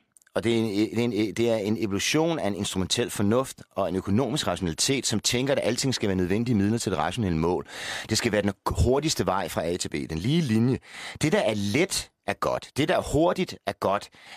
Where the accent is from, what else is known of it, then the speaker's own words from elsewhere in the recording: Zealand, Denmark; Fordi jeg er fra Falster, ikke?